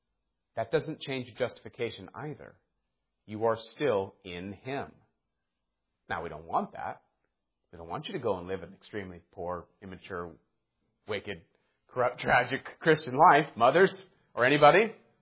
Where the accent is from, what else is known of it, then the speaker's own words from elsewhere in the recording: California, United States; And he knows I'm from California, and so everybody thinks I'm a cream puff.